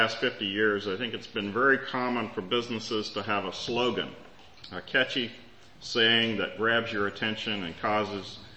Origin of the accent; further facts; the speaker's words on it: Virginia, United States; For some prejudice, I'm from Virginia.